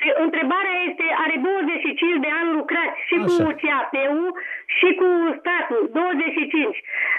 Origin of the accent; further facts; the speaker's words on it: Teleorman, Romania; din Telorman.